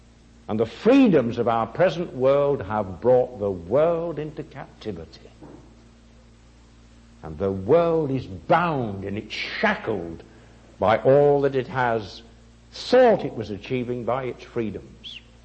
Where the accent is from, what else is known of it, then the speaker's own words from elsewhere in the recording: England, United Kingdom; now in United States; I've been coming here since, 1958? So by this time I'm American, really. I'm really no longer English.